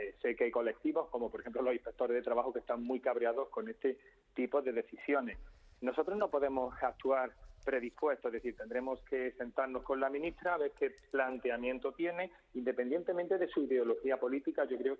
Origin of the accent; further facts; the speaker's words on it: Andalusia, Spain; yo soy andaluz